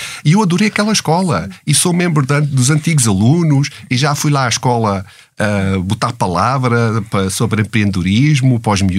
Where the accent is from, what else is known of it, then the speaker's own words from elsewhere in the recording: Portugal; Olha, eu sou português, queria abrir aqui uma empresa